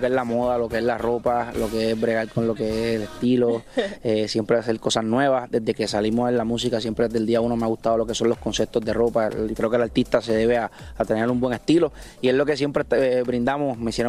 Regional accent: New York, United States; Sabes que crecí ahí en New York, ahí salió el flow.

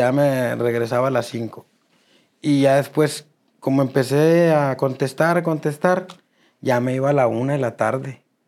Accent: Monterrey, Nuevo León, Mexico; Pero no, como soy de Monterrey, lo voy a tocar una cumbia.

